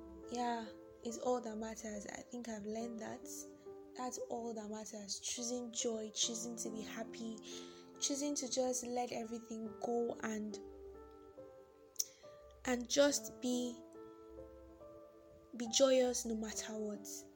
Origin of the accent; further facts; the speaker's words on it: Nigeria; I'm from Nigeria, where things might be going somehow now.